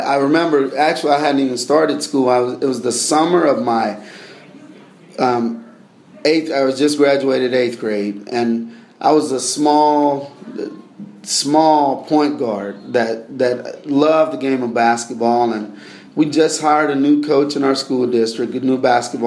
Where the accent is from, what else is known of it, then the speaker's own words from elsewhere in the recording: Texas, United States; that's how I was brought up and that's how I was raised down in Texas, and that's what they expected.